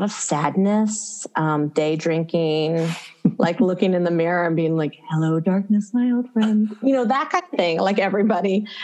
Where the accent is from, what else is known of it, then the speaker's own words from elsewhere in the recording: Tennessee, United States; we kind of bonded because she's from Texas. I'm from Tennessee. So we're like Southern girls.